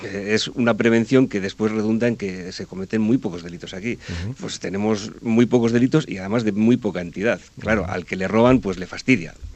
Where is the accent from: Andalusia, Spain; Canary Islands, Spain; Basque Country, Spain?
Basque Country, Spain; Pero los alaveses lo entendemos perfectamente.